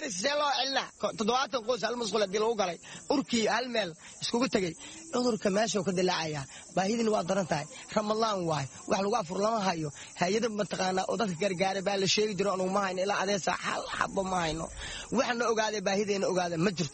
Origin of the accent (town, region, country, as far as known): Bariiri, Lower Shabelle, Somalia